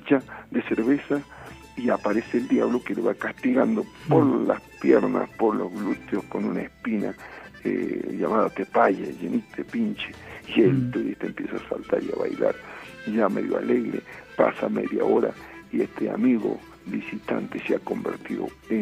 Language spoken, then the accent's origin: Spanish; Humahuaca, Jujuy, Argentina; la quebrada de Mahuaca, de donde soy, de donde le llamo a todos ustedes